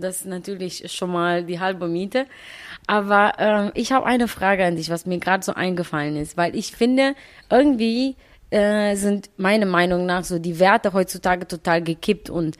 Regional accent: Romania; now in Paderborn, Germany; Ich sage nicht aus Paderborn, ich sage immer aus Rumänien. Und dann hat mir jemand gesagt, nee, in Deutschland. Ich so, ach so, ich so in Paderborn. Aber mich stört das auch gar nicht, wenn mich jemand fragt aus Rumänien.

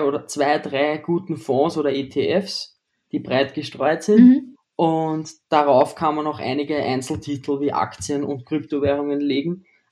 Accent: Austria; Ich bin aus Österreich, ich bin 19 Jahre alt und wohne in der Nähe von Wien.

